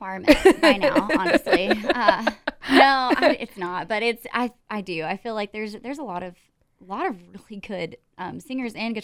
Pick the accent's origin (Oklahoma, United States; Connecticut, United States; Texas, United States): Texas, United States; Emory; Yes, I'm from East Texas. I'm from a really small town called Emory, Texas, which is like in the middle of nowhere.